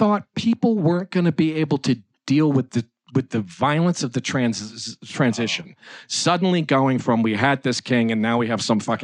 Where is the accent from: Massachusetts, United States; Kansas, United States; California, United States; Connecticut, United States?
Connecticut, United States; You know, I'm from Connecticut, so